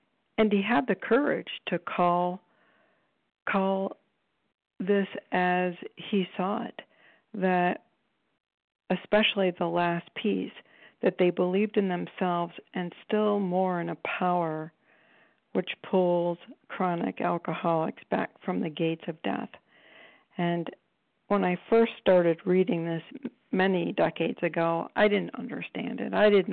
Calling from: Cleveland, Ohio, United States; I'm calling from Cleveland, Ohio.

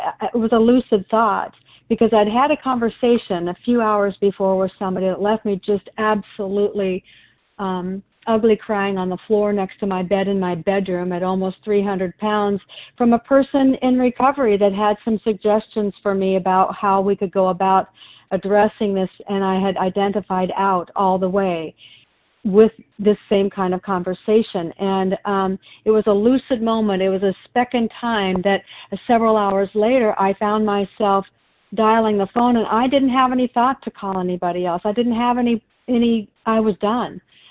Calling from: Oregon, United States

